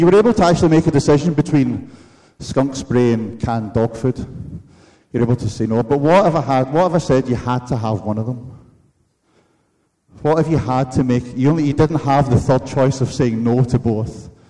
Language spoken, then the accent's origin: English; Scotland, United Kingdom; I'm Scottish, Isaac. I'm not that generous.